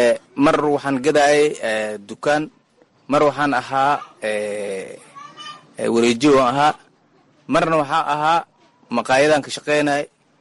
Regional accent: Bardhere, Gedo, Somalia; Waxaan ka soo qaxnay Bardheera, tuuladeeda meel la dhahaye Warharan la dhahaye aan kasoo qaxnay.

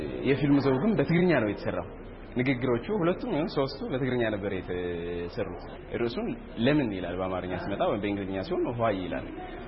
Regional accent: Tigray, Ethiopia; እኔ ከትግራይ ክልል ነው የመጣሁት።

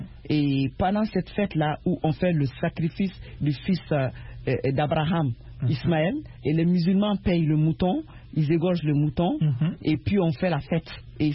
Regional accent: Mali

